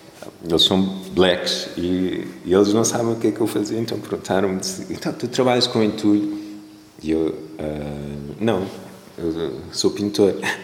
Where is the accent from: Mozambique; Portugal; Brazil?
Portugal; como eu cresci aqui em Portugal e tive acesso a esta educação